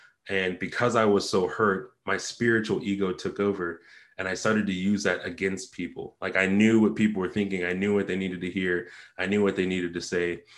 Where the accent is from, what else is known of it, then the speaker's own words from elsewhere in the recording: Japan; I was out of integrity with how I grew up in Japan.